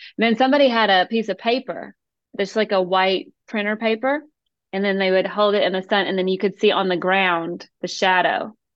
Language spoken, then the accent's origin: English; Calhoun, Georgia, United States; I'm from Calhoun, Georgia. We have a Nike outlet.